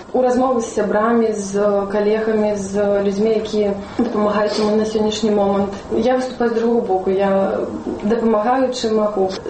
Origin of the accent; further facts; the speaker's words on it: Lahoysk, Minsk Region, Belarus; also born or lived in Yakutsk, Russia; на сьогоднішній момент 22 роки. Народився у Росії, але сім'я переїхала 14 років назад у Білорусь і зараз живе у Лохоську.